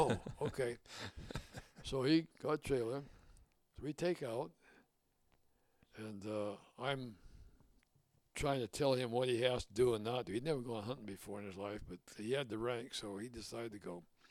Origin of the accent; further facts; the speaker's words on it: Inglewood, California, United States; we're from Inglewood. I'm Inglewood.